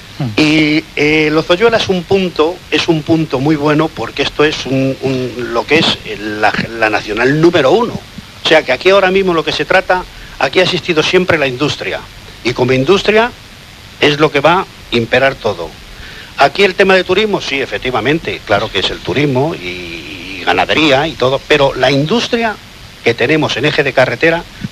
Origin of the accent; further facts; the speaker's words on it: Madrid, Community of Madrid, Spain; Soy de Madrid.